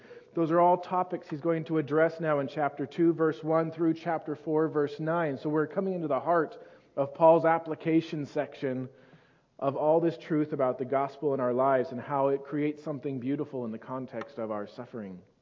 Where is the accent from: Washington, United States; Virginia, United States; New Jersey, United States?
Washington, United States; Seattle; I grew up in Seattle, so it doesn't bother me.